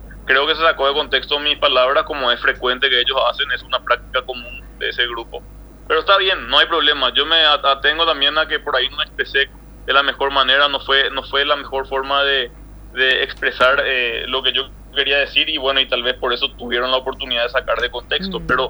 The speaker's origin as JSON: {"language": "Spanish", "country": "Paraguay", "said": "Nosotros los paraguayos que luchamos por la democracia, que somos los paraguayos de trabajo"}